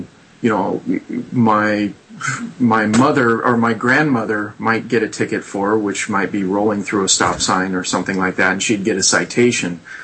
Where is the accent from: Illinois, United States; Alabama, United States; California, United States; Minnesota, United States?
California, United States; Fallbrook; growing up in Fallbrook in California was a huge problem when I was a kid